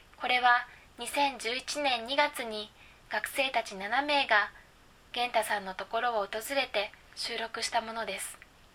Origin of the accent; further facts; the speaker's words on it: Kanto, Japan; also born or lived in Yame; now in Fujisawa, Japan; 私は福岡県八女市で生まれ関東で育ち、現在は神奈川県藤沢市にある慶応義塾大学湘南藤沢キャンパスで非常勤講師をしています。